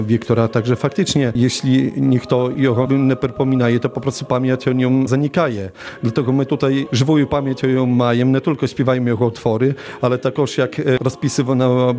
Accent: Dojlice, Podlaskie Voivodeship, Poland; no jakże my z Dojlic i dojlickiego naszego kompozytora nie będziemy śpiewać, musimy go śpiewać.

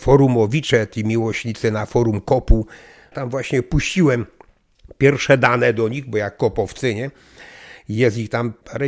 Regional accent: Węgierska Górka, Silesian Voivodeship, Poland; moved away as an adult; now in Augustów, Poland; Ja rodzinnie jestem z Węgierskiej Górki, ale później w 2007 roku ze względów zdrowotnych, po ciężkiej bardzo chorobie, według zaleceń lekarzy, żeby zmienić otoczenie, środowisko i wszystko, się przeniosłem do Augustowa.

